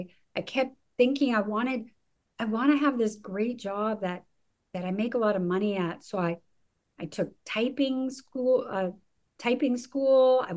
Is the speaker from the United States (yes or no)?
no; Canada; Originally, I was born and raised in Canada